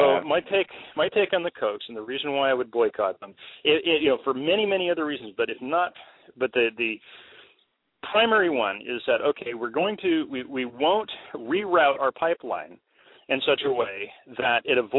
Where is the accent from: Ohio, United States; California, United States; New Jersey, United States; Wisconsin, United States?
California, United States; Sacramento; Well, the reason why I say – well, I am from Sacramento, which is actually a fairly moderate, if not conservative, town.